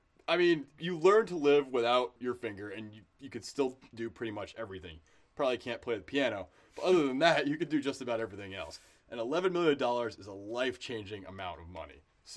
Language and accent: English; United States; but as an American, I got to be glad we drew Japan because we just trounced them.